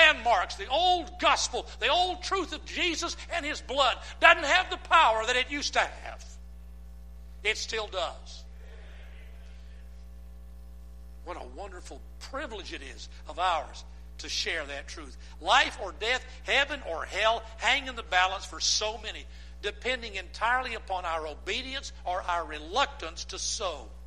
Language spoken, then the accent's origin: English; the South, United States; I'm a Southern boy. I was born and raised in the South. I love the South.